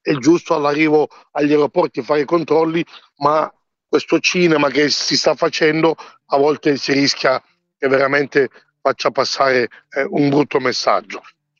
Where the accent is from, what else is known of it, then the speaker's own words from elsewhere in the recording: DR Congo; Contro la Repubblica Democratica del Congo, il mio paese